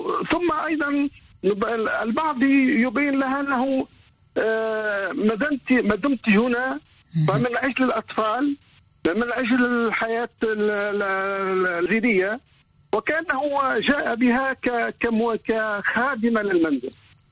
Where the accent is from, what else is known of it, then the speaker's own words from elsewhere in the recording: Tunisia; now in France; هاجرنا اليوم من من من تونس وجئنا فرنسا، ويمكن أن نمضي إلى أي مكان إلى مكان آخر.